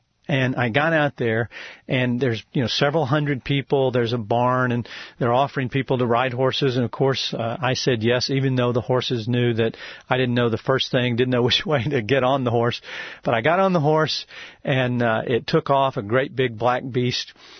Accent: Texas, United States; I'm from Texas. I actually am predominantly a Cherokee Indian. I'm an American Indian. I was my grandmother was raised on a reservation. But I was raised in Texas, so I kind of thought of myself as a cowboy.

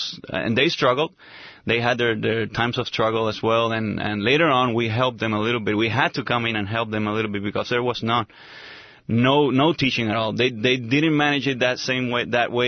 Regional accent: Puerto Rico; also born or lived in Spain; you can notice by my accent already, I was born in Spain, and I grew up in Puerto Rico, which is my home of my parents. So we lived there for a long time in my life, and grew up in church

